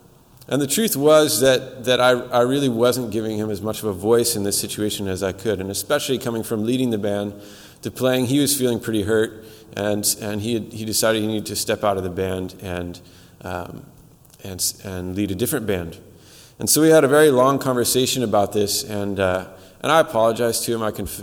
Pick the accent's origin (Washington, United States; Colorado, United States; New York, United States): Washington, United States; Seattle; My wife and I came from Seattle. We both grew up in non-denominational churches, and then when we first moved up here 4 years ago